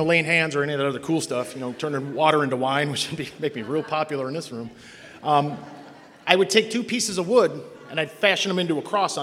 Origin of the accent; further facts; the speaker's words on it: Cleveland, Ohio, United States; So, I'm born and raised in Cleveland, and I'm doing all the things kids